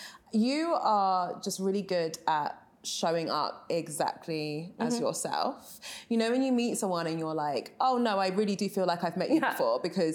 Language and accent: English; London, United Kingdom; obviously, I'm from London. It's anything but small.